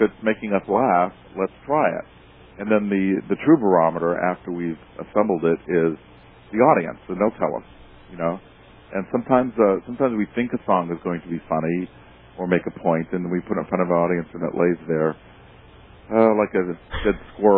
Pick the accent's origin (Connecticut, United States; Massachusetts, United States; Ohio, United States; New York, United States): Massachusetts, United States; Boston; accent: Boston; Diner, my Boston accent showing, on Broadway and 50th Street.